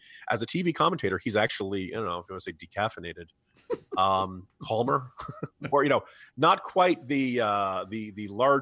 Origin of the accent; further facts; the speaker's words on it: New Jersey, United States; I grew up in New Jersey, you know, in the 1980s